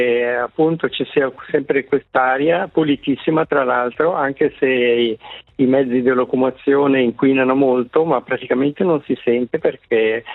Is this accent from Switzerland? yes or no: yes; Campo, Ticino, Switzerland; io sono nato in Valle Maggia, originario di Campo Valle Maggia